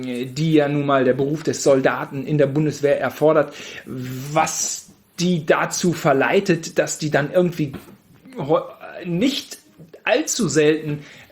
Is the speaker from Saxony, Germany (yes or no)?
no; Gütersloh, North Rhine-Westphalia, Germany; ich aufgewachsen in Gütersloh